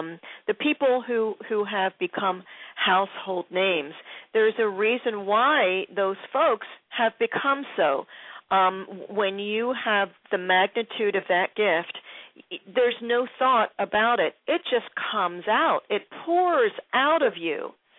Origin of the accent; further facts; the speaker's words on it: Philadelphia, Pennsylvania, United States; because I'm originally from Philly, so we had Dick Clark first in Philadelphia.